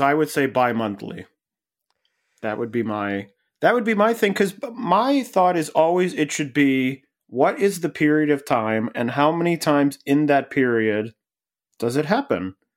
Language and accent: English; Cleveland, Ohio, United States; I grew up in Cleveland, where often the teams were very bad or would lose in sort of crushing ways